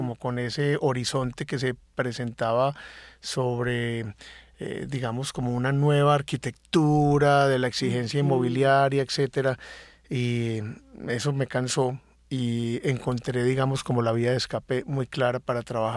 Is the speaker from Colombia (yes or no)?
yes; Antioquia, Colombia; somos pocos los antioqueños que hemos tenido como una figuración allí.